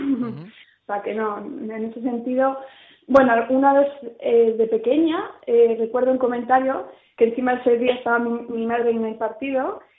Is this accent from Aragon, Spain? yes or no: no; Santibáñez de la Peña, Castile and León, Spain; De un pueblo al norte, se llama Santibáñez de la Peña, por la zona de Guardo y Cervera.